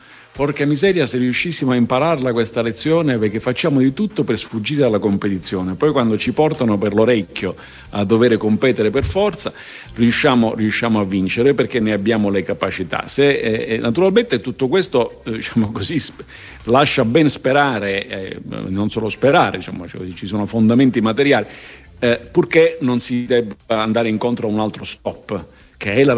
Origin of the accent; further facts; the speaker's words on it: Sicily, Italy; io sono siciliano